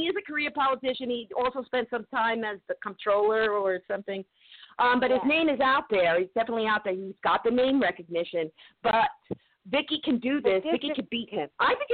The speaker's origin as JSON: {"language": "English", "region": "New York", "country": "United States", "lives_now": "Florida, United States", "said": "I've been in Florida about 7 years. You know, I'm a New Yorker, but I also have some property in upstate New York, too."}